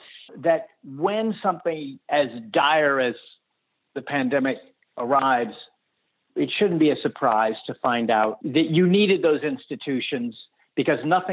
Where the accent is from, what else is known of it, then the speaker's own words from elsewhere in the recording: United States; For me, as an American, it's hard to anticipate how low it can get